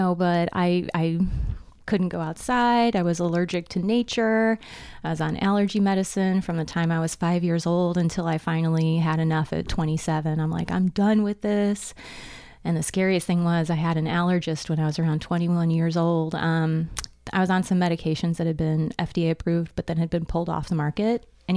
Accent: Hammond, Indiana, United States; born there; So, I am not from St. Louis, Missouri. I was born in Hammond, Indiana, which is up near Gary, Chicago, that area. We're lovingly known as region rats.

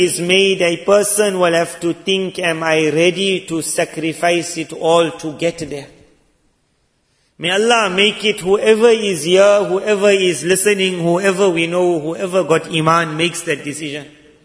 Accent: South Africa; I'm from South Africa.

